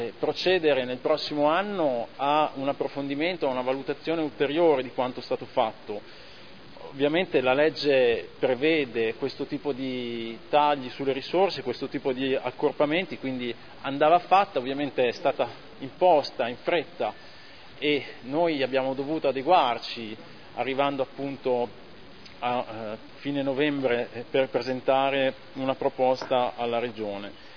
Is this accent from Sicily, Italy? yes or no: no; Modena, Emilia-Romagna, Italy; sono di Modena Est